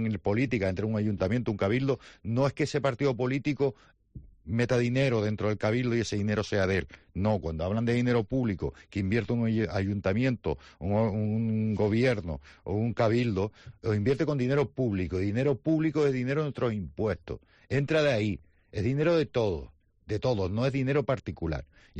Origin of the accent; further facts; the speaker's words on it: Canary Islands, Spain; Siempre mi frase es, primero soy tinerfeño y después tinerfeño.